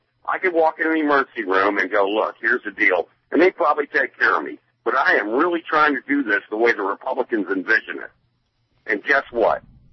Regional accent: Georgia, United States; There's some boys there with Georgia tags, and I stopped and I talked to them because I'm from Georgia, you know

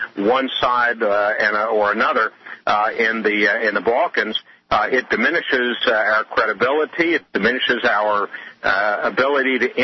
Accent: Georgia, United States; or if my home state of Georgia wishes to change its definition of marriage

